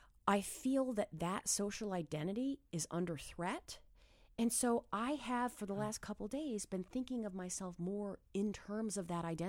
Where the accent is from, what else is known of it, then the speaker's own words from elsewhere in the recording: New Hampshire, United States; Like I'm a kid from New Hampshire, so I share a social identity with folks from New Hampshire.